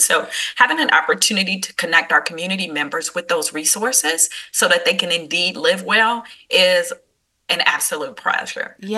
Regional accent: Chicago, Illinois, United States; So I am a native of Chicago. Born and raised in Chicago, a mom of two phenomenal children

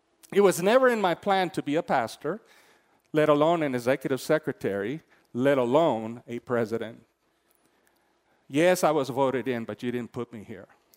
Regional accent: Colombia; I come from Colombia, and some of you come from other places.

